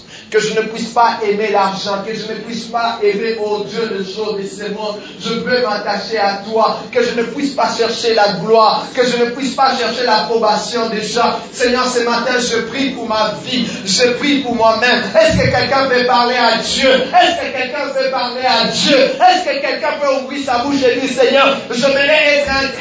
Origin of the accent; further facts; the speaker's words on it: Bukavu, South Kivu, DR Congo; parce que moi j'ai grandi à Bukavu, il y a la boue.